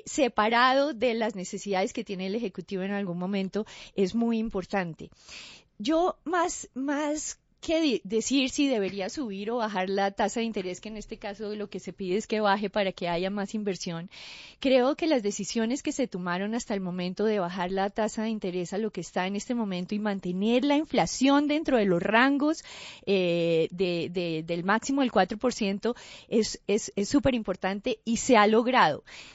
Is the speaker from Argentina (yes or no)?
no; Colombia; Yo, como colombiana, me siento súper orgullosa de ese manejo macroeconómico.